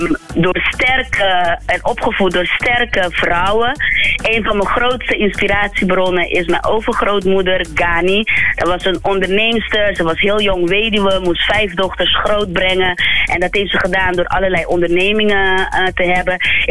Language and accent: Dutch; Curaçao; ik kom natuurlijk uit de Caribbean en met de roots in West-Afrika. En mijn vader komt uit Venezuela, daar ben ik ook gemaakt, zoals ik altijd zeg. Want mijn ouders die woonden toen op Venezuela. Maar mijn moeder ging terug naar Curaçao